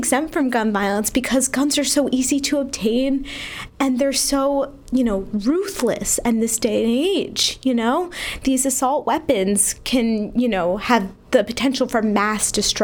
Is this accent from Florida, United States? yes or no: no; Sandy Hook, Connecticut, United States; I just feel like I came from Sandy Hook with this unique perspective of being from that town and being able to say, yes, I'm from Sandy Hook